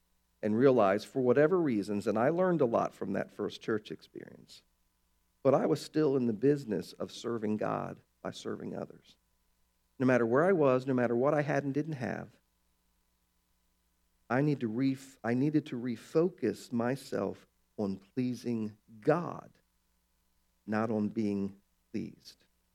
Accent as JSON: {"language": "English", "town": "Baltimore", "region": "Maryland", "country": "United States", "tie": "born or raised there", "said": "I grew up in Baltimore where we had snow every winter."}